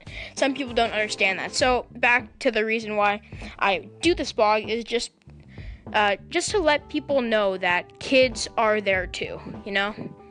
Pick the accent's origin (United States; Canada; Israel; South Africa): Canada; you can probably tell from that last name, I'm Jewish, and I'm from Canada